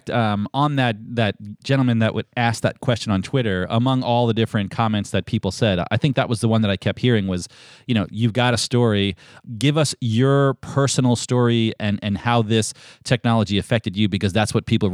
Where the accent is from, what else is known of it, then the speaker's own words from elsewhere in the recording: North Carolina, United States; I'm from North Carolina.